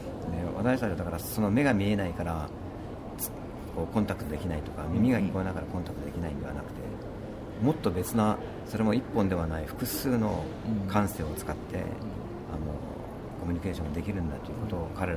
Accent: Niigata, Japan; 僕は新潟出身なんですけど

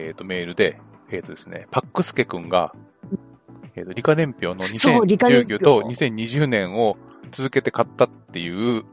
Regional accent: North Kanto, Japan; 私の実家は北関東ですけど、やっぱり昔ながらの、関東方言がある程度残っていたっていうのはあるかな。

